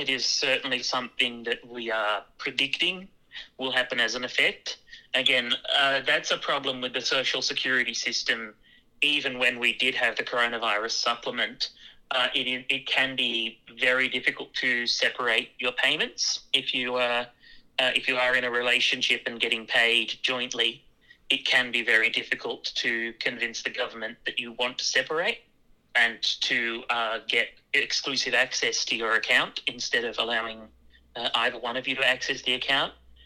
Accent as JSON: {"language": "English", "town": "Newcastle", "region": "New South Wales", "country": "Australia", "tie": "born or raised there", "said": "I grew up in Newcastle"}